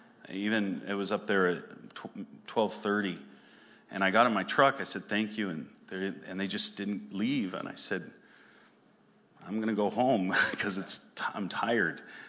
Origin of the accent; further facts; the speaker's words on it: Gloucester, Massachusetts, United States; I grew up in Massachusetts from a small island, Gloucester. It's north of Boston.